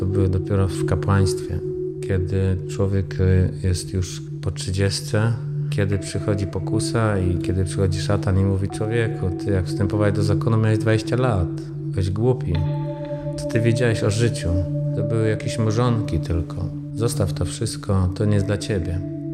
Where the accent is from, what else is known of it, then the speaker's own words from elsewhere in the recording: Pruszcz Gdański, Pomeranian Voivodeship, Poland; Pochodzę z Pruszcza Gdańskiego. Do średniej szkoły uczęszczałem w Gdańsku, w Wrzeszczu.